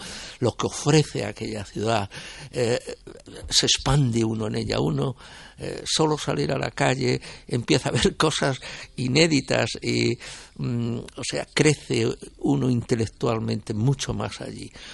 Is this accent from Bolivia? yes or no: no; Spain; Lo que hemos fracasado somos los españoles.